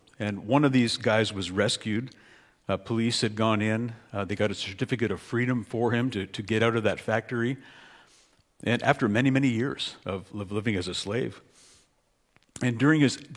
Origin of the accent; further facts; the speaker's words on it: Waterloo, Ontario, Canada; 30 years ago, Forward was much like the church I grew up in Waterloo